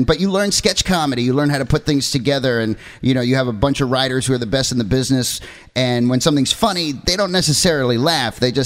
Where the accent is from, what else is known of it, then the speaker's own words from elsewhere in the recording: Yorktown, New York, United States; also born or lived in Long Beach, Long Island / Fairfield, Connecticut; I went to high school in Yorktown. I was born in Long Beach, Long Island, and spent some time here in Manhattan. And then my family moved to Fairfield, Connecticut, and then Yorktown, and then I went to college in Baltimore.